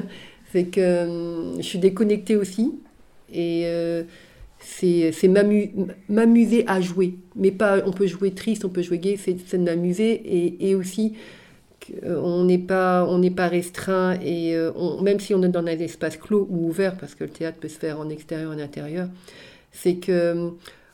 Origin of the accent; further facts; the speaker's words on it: Lambersart, Hauts-de-France, France; On est tous des Lambersartois et Lambersartoises.